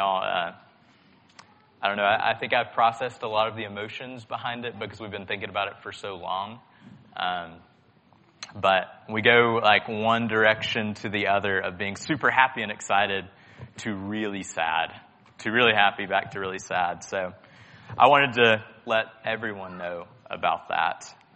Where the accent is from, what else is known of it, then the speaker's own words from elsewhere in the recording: Georgia, United States; So I'm from Paulding County. All my family lives there.